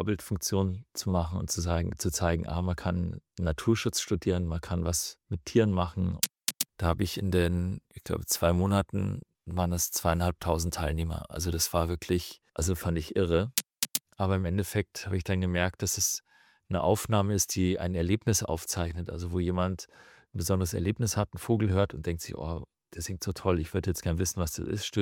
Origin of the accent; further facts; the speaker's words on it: Landshut, Bavaria, Germany; ich bin aus Landshut in Niederbayern